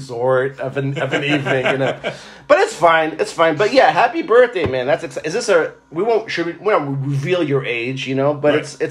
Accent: New Jersey, United States; hey, you know, I'm here from Jersey

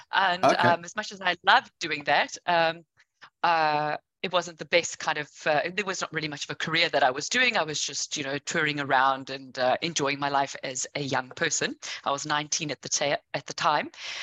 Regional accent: Johannesburg, Gauteng, South Africa; And off to Cape Town I went, because I'm originally from Johannesburg.

